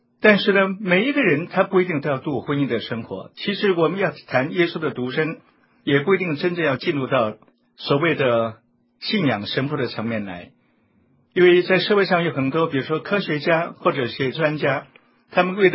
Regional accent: China; 我们中国人常说食色性也

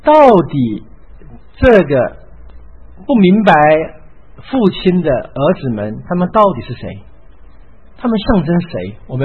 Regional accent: Taiwan; 我们台湾话说消想，是不是啊？

